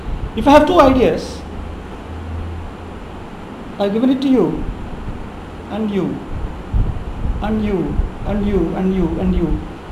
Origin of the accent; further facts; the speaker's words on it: India; I'm just talking about a cow because I'm an Indian.